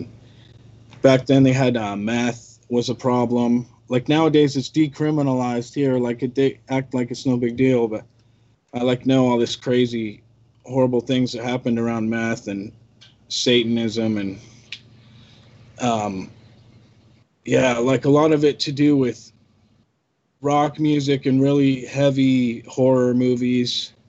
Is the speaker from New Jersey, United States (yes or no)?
no; Albany, Oregon, United States; I grew up in Albany, Oregon, and kind of a circle of, I was always kind of outside the circle